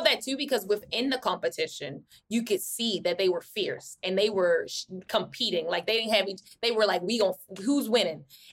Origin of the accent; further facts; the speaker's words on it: Baltimore, Maryland, United States; I'm from Baltimore. I can say that.